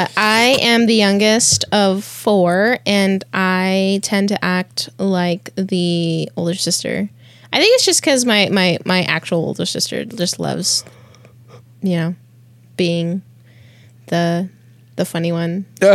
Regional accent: Philippines; I'm Filipino. I don't sunburn.

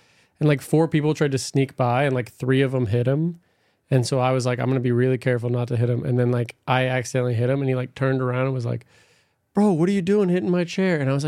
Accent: Los Alamitos, California, United States; From, Orange County, Los Alamitos / Long Beach.

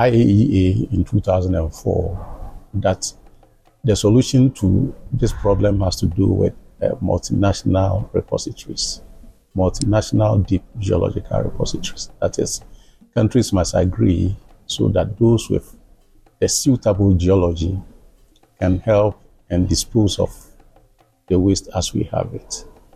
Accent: Ghana; I am originally from Ghana, and that is where I stay.

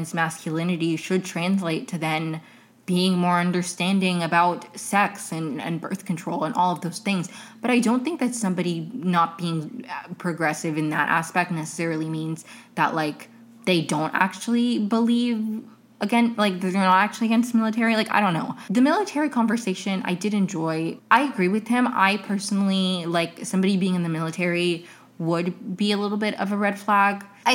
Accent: Venezuela; I'm from Venezuela.

